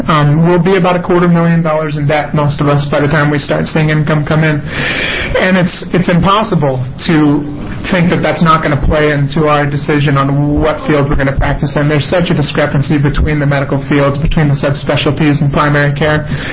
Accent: Alaska, United States; And I'm actually not an Oregonian. I come from Alaska.

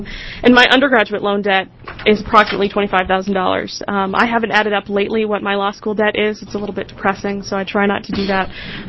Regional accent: Portland, Oregon, United States; also born or lived in Washington, D.C. / Philadelphia; I'm also an Oregon native. I grew up in Portland, and I would like to make my career here in Oregon

